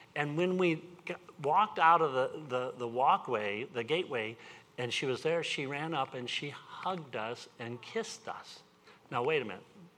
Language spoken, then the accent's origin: English; Midwest, United States; when I grew up in the Midwest, stoic English people, we didn't even hardly hug.